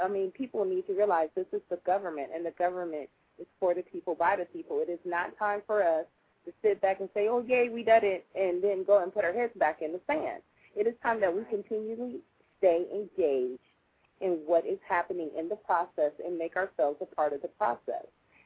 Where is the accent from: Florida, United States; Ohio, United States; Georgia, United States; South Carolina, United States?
Ohio, United States; And I am proud to say that I am from Ohio today